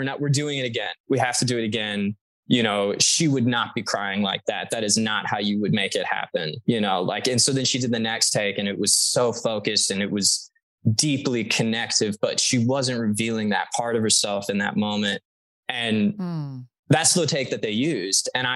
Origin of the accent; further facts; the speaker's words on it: Texas, United States; I'm, you know, I'm from Texas, and I have some family who's really deep in that vibe.